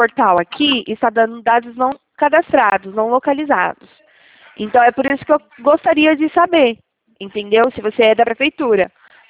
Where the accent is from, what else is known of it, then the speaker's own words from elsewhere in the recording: Sorocaba, São Paulo, Brazil; Sou de Sorocaba.